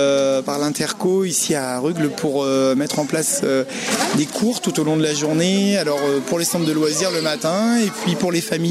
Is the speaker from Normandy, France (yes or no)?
yes; Dieppe, Normandy, France; On vient de Dieppe.